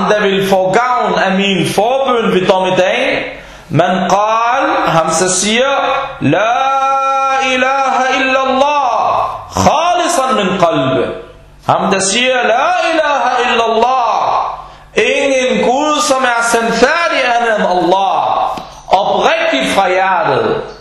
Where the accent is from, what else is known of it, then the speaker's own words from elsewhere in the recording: Palestine; Jeg er selv palæstinenser.